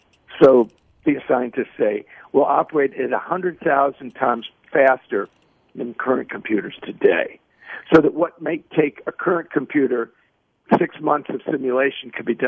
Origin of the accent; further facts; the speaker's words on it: Chicago, Illinois, United States; I grew up in Chicago, so I rooted for the White Sox.